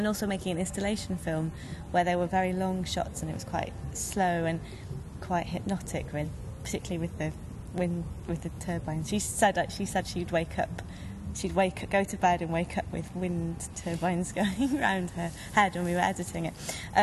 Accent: Wales, United Kingdom; I come from Mid Wales, and they've never offended me. Those are my landscapes

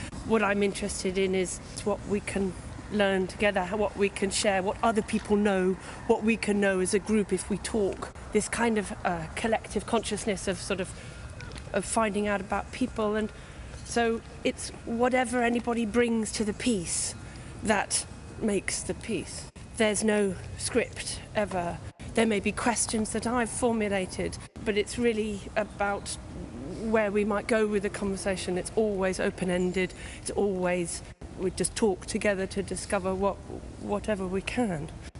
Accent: London, United Kingdom; I have lived in London all my life. I grew up in Camden

